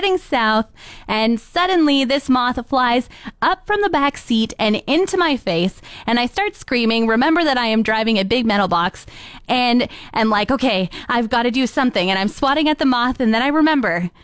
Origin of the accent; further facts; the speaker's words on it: Ontario, Canada; because I'm from Ontario and think there's maple trees here.